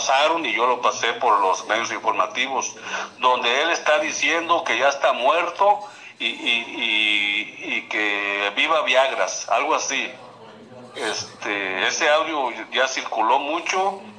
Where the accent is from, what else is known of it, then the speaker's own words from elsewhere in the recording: La Ruana, Michoacán, Mexico; fíjate que anoche había varias balaceras allí en mi pueblo, La Ruana.